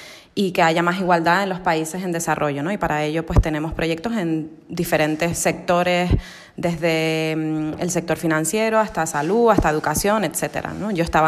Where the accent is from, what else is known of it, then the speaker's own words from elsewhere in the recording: Tenerife, Canary Islands, Spain; moved away as an adult; also born or lived in Fuerteventura / Madrid; Soy una chica de Tenerife. Bueno, en verdad nací en Fuerteventura, pero bueno, soy canaria. Eso sí, llevo ya bastantes años viviendo afuera, pues 16 años para ser concretos. Estudié en Madrid